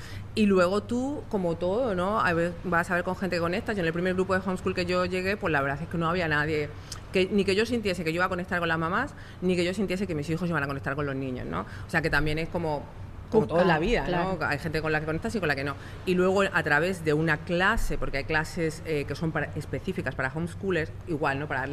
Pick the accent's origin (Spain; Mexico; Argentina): Spain; En España no existe, yo soy española, en España no existe homeschool.